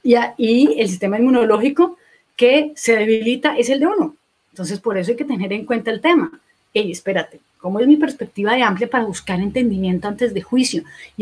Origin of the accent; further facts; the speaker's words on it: Colombia; estaba viendo la situación de mi país de origen, de Colombia